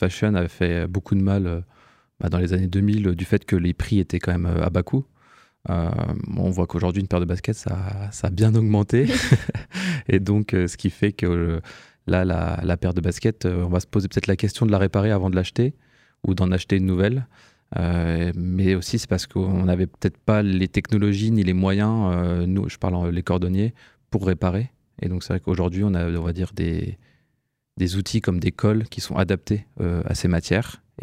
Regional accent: Nancy, Grand Est, France; j'ai 32 ans, je suis originaire de Nancy

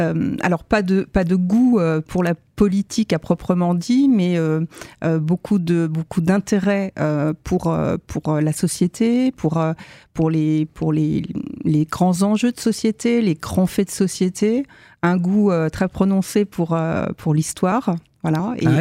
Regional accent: Nancy, Grand Est, France; j'ai grandi à Nancy, et toute petite, j'ai grandi dans le Bayonnais. Tu sais, c'est le pays des Mirabelles.

